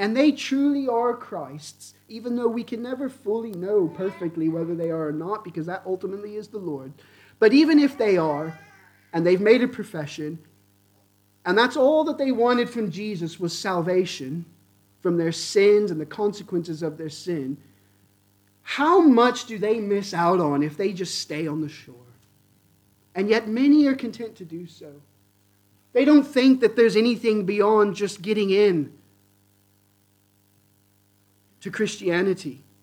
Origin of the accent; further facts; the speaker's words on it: United States; Now, obviously, I'm from the States